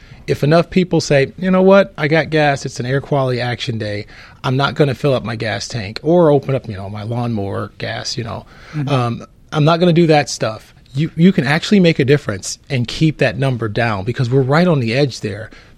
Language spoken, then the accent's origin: English; Ohio, United States; You know, I'm from Ohio. So, we just kind of scoot over to Lake Erie